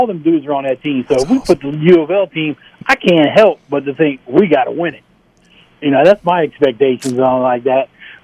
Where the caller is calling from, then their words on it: Ohio, United States; from Ohio.